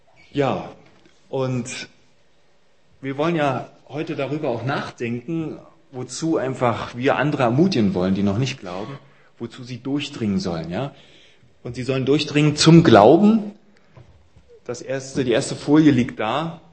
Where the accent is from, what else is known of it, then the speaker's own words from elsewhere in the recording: Berlin, Germany; now in Jena, Germany; Ich komme aus Winzerla, aber nicht ursprünglich. Ich komme aus Berlin eigentlich. Bin seit 2003 hier, habe mit meiner Frau zusammen hier Theologie zu Ende studiert an der Universität hier.